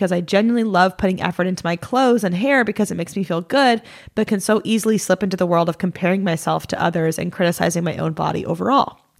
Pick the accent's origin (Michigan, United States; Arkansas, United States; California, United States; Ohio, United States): Ohio, United States; making up for growing up in Ohio.